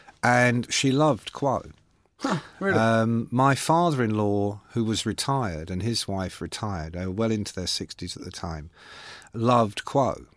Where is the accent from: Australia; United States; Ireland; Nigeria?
Ireland; Irish music, I'm Irish, so Irish music is all...